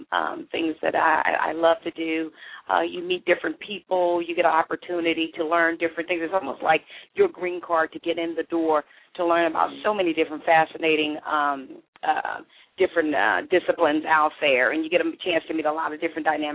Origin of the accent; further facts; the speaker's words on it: East St. Louis, Illinois, United States; I actually grew up and born and raised in East St. Louis, Illinois, and I attended schools in East St. Louis, Illinois.